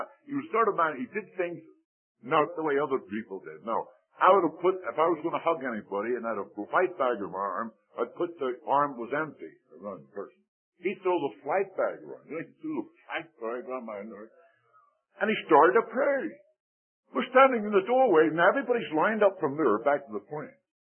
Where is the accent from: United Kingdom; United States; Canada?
Canada; New Brunswick; born there; I was born in New Brunswick. You know I served you in India.